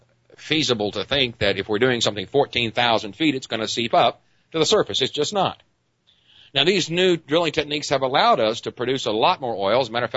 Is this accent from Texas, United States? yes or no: yes; Texas, United States; Now, I come from West Texas, and West Texas is full of oil fields. Back in the day when I was a boy